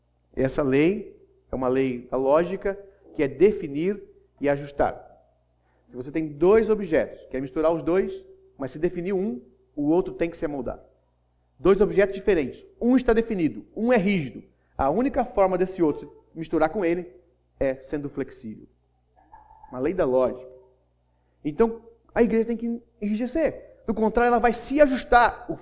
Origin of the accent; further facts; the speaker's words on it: Minas Gerais, Brazil; Eu sou mineiro e eu quero meus 10% na garrafa de água.